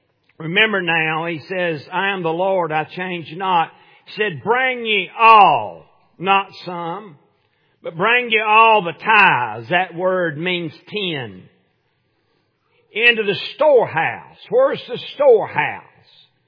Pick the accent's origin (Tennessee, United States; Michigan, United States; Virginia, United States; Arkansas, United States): Tennessee, United States; I was raised in Middle Tennessee.